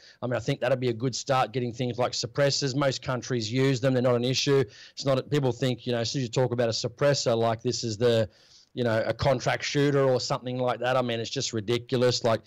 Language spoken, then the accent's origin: English; New South Wales, Australia; You know, my family voted Labor. I'm from Western Sydney. That's Labor heartland.